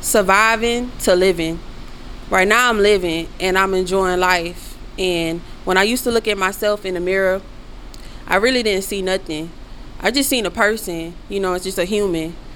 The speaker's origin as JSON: {"language": "English", "town": "New Orleans", "region": "Louisiana", "country": "United States", "moved": "yes", "said": "I'm from New Orleans, Maison Street, Night War. You know, at the bottom of the map, Florida Desire. You feel me? I moved, but I'm not, I wasn't raised there, but I moved when Hurricane Katrina hit."}